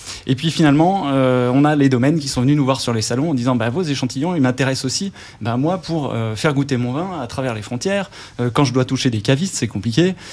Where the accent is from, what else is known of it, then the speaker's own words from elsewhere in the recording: Bourgogne-Franche-Comté, France; Oula, moi je viens de Bourgogne et je travaillais simplement dans les transports et l'énergie.